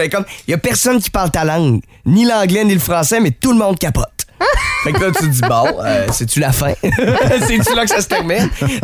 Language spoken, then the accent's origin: French; Quebec, Canada; Chaque fois que tu disais genre « ah, je viens du Québec »